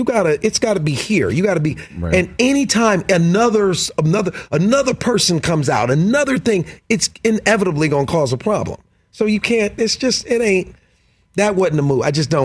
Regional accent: Cleveland, Ohio, United States; Like I grew up in Cleveland. I've never been a Cavs fan.

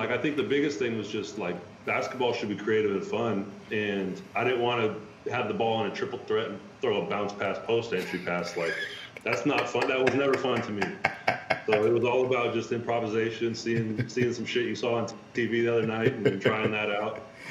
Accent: Sacramento, California, United States; I was growing up in Sacramento, California. Our only pro team was the Kings.

